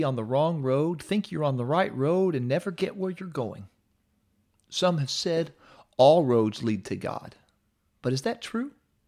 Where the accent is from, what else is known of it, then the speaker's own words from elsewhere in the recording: Midwest, United States; We're both from the Midwest. We knew what this felt like